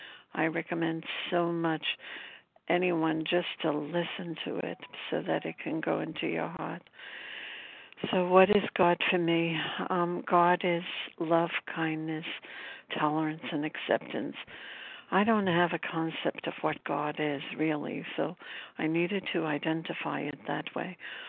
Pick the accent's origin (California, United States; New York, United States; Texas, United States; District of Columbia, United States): New York, United States; Brooklyn; I'm from Brooklyn, New York.